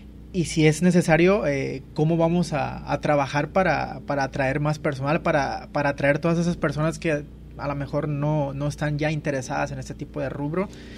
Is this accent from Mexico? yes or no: yes; Mexico; como mexicanos